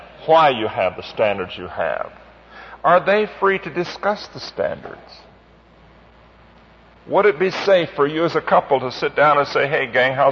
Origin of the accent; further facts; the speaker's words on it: Midwest, United States; My wife came basically from the South. I came from the Midwest.